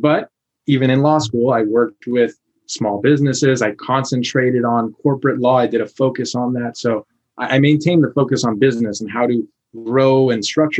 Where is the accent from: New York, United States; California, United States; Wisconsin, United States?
California, United States; Los Angeles; Oh, I'm from LA originally.